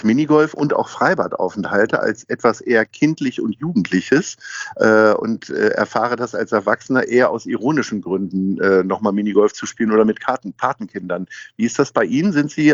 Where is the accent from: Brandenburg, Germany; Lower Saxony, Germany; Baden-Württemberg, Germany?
Lower Saxony, Germany; ich komme ja aus Niedersachsen, aus der Provinz